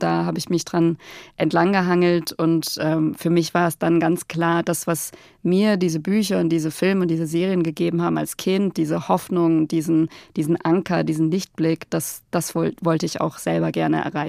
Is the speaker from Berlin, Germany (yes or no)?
no; Baden-Württemberg, Germany; Also ich bin im Nordschwarzwald aufgewachsen